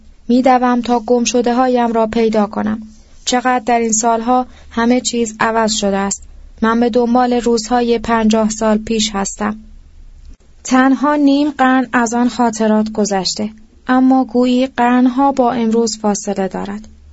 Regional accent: Abadan, Khuzestan, Iran; در جستجوی کودکیم آبادان را در ذهن مرور میکنم و در کوچه های شهر زیر آفتاب داغ که قدم میزنم گونه هایم سرخ و پیشانیم عرق کرده و تبدار میشود.

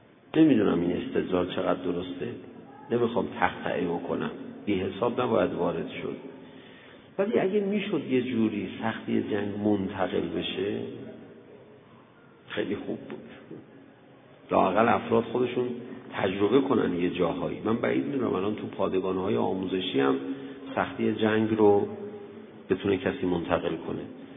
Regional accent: Tehran, Tehran Province, Iran; من یادم بچگی تو همین تهران یکی از مسائلی که جزو مسائل روزمره بود مثل نماز روزی 5 مرتبه بهش میپرداختیم مسئله سوخت بود.

